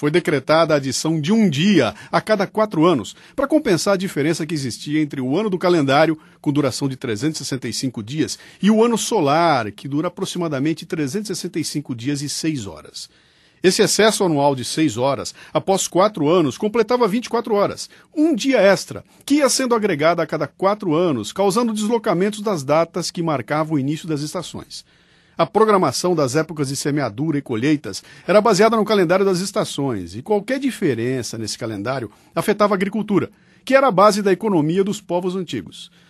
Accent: Bauru, São Paulo, Brazil; é que nem eu que sou de Bauru, cara.

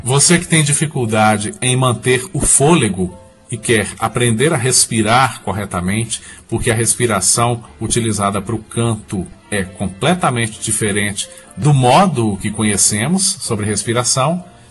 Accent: Sete Lagoas, Minas Gerais, Brazil; eu faço uma homenagem à minha terra natal, minha terra querida, Sete Lagoas, Minas Gerais.

